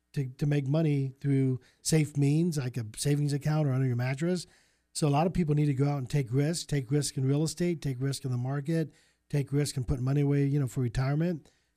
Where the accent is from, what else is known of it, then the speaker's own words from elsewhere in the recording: Dayton, Ohio, United States; I was from Dayton, so there wasn't too many ATMs out there.